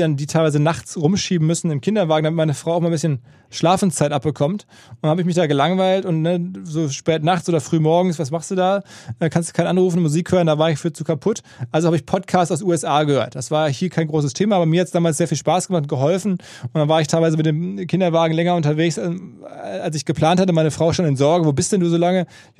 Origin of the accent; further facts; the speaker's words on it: North Rhine-Westphalia, Germany; aus meiner Heimat, Ruhrgebiet